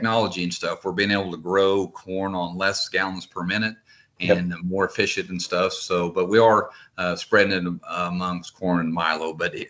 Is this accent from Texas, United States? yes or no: no; Elkhart, Kansas, United States; Well, I was born and raised here in Elkhart, Kansas. I graduated from high school in 1982.